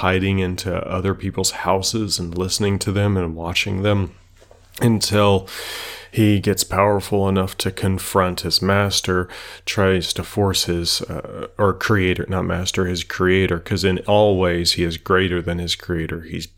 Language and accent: English; Kentucky, United States; I'm from Kentucky, by the way, so we did things like go out and frog gig and go out to the swamps with homemade gigs.